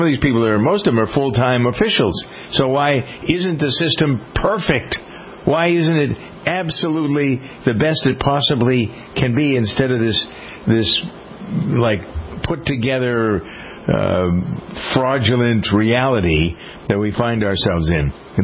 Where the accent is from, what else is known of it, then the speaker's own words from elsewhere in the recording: Framingham, Massachusetts, United States; I can give you in my hometown of Framingham, Massachusetts, Bose Corporation is headquartered there.